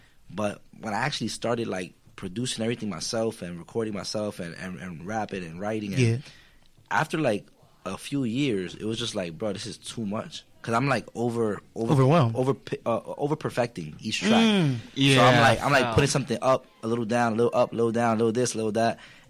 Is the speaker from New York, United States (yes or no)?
yes; New York City, New York, United States; because when I grew up in the Bronx, right, I was very angry as a kid.